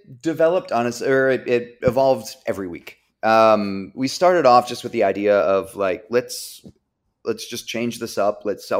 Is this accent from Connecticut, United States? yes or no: no; Virginia, United States; accent: Virginia; Yeah, every once in a while my Virginia accent creeps back up.